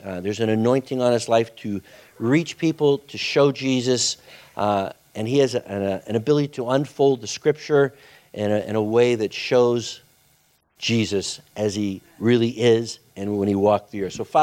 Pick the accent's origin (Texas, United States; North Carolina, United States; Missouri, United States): Missouri, United States; St. Louis; I'm from St. Louis. I'm St. Louis guy through and through.